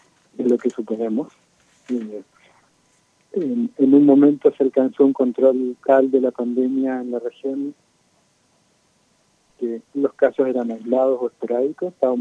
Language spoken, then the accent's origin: Spanish; Zapala, Neuquén, Argentina; Yo crecí en Zapala, casi toda mi familia está ahí, mi hermano, mi madre, mi padre, mi sobrinito.